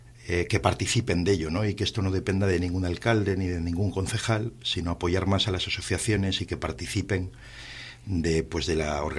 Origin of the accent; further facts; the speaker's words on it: Laredo, Cantabria, Spain; lo conocemos los que somos de Laredo